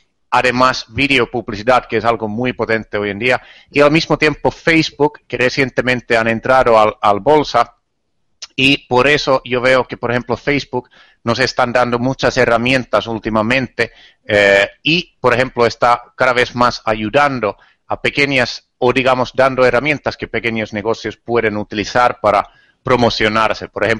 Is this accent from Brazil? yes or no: no; Finland; born there; Spanish is a second language; Por ejemplo, mi país natal, Finlandia, está muy detrás de eso.